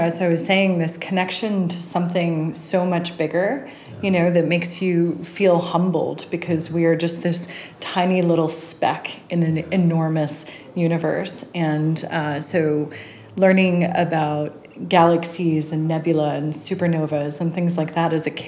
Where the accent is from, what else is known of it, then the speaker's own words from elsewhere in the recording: New York, United States; Well, so I grew up in New York, originally from the East Coast, lived most of my life there.